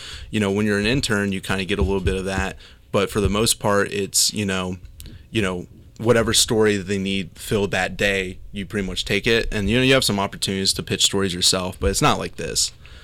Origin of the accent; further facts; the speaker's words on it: Dayton, Ohio, United States; that I'm from Dayton, and I'm from, like, the greater Dayton area, and that, you know, I would love to have an opportunity to, you know, report for my hometown paper.